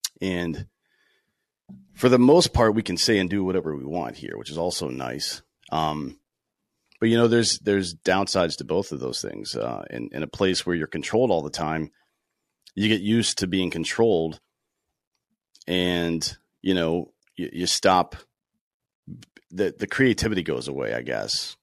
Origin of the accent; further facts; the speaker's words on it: South Carolina, United States; I grew up in South Carolina, played baseball in high school.